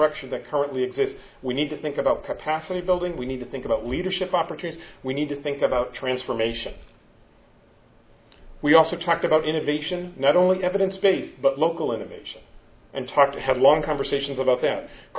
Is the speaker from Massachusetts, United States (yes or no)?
yes; Boston, Massachusetts, United States; I'm from Boston. I didn't know there were roaming rabid dogs